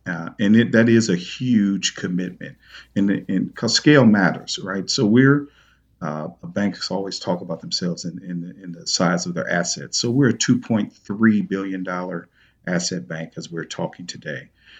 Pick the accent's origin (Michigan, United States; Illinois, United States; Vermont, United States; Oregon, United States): Illinois, United States; East St. Louis; some of the communities I'll use in my hometown, East St. Louis and North City in St. Louis as an example